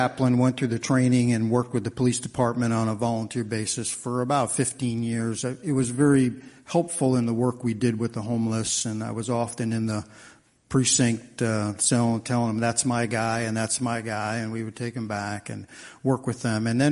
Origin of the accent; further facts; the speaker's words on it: New York City, New York, United States; Yeah, so I'm born and raised in New York City in a place called Queensbridge, which is right where the 59th Street Bridge comes into Queens.